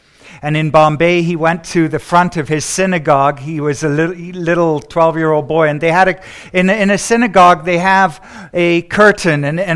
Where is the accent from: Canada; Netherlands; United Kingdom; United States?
United Kingdom; London; born there; I am myself a Jewish believer in Jesus. I was born in London, England in 1960, and my parents were both immigrants to England after the war.